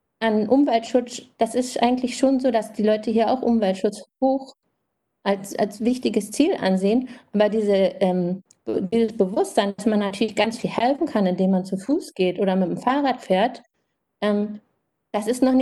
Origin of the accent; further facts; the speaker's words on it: Germany; now in Australia; wir als Deutsche in Australien da auch viel helfen können